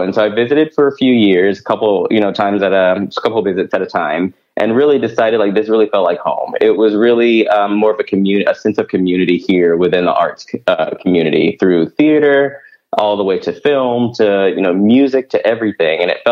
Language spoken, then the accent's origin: English; Little Rock, Arkansas, United States; moved away as an adult; now in Los Angeles, United States; Yeah, I grew up in Little Rock, Arkansas. And so when I left Little Rock, I went to L.A.